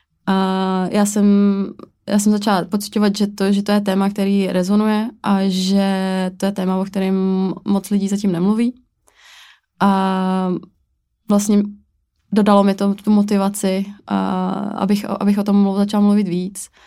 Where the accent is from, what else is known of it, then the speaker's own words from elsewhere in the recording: Šumava, Czechia; Tak já pocházím ze Šumavy